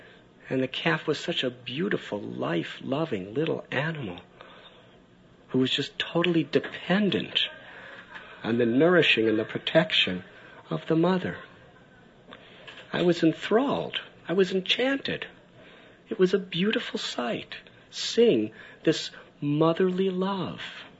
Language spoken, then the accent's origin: English; Midwest, United States; I come from the Midwest, but never was I so close to a cow.